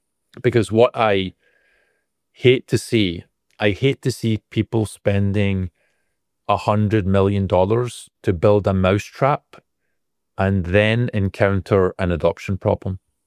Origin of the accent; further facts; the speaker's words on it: Scotland, United Kingdom; because I'm Scottish and I don't like spending a lot of money